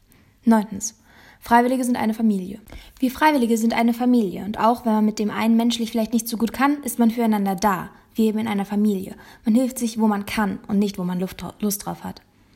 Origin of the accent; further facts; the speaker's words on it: Germany; now in Albania; wie deutsch ich bin